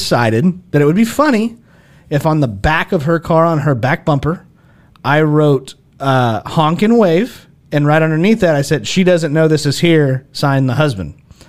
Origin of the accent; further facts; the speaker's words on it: Ireland; I'm Irish. I'm Irish.